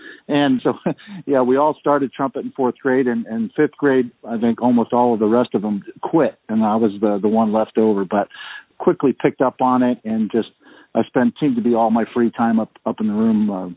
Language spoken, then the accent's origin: English; New Jersey, United States; where I grew up in New Jersey, and the way the school system was, you start out on a recorder